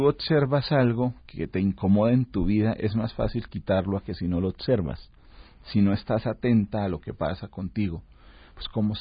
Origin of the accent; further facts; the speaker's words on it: Bucaramanga, Santander, Colombia; Yo soy de una ciudad que se llama Bucaramanga, que está al nororiente del país. Es una ciudad muy tranquila, muy bonita. Le llaman la ciudad bonita de Colombia.